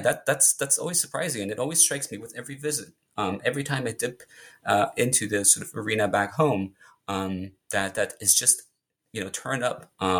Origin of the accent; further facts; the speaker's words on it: Germany; regular visits back to my home country. And so it kind of feels like every time I go back, which is usually once a year for a month or two, it still has just qualitatively changed the discourse. The rhetoric seems to have changed. So in Germany